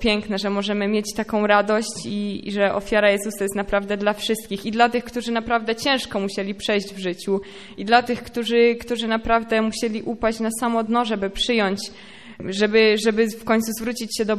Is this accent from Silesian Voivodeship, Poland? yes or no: no; Wisłoczek, Subcarpathian Voivodeship, Poland; pochodzę z Podkarpacia, z takiej małej wioski Wisłoczek.